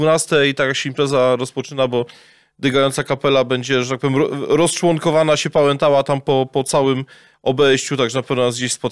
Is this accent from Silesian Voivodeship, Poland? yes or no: yes; Gliwice, Silesian Voivodeship, Poland; born there; Jestem gliwiczaninem z urodzenia, jestem zakochany w gliwickiej palmiarni